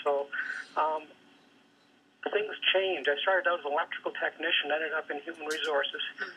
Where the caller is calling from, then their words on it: Grey Highlands, Ontario, Canada; I'm calling from Grey Highland.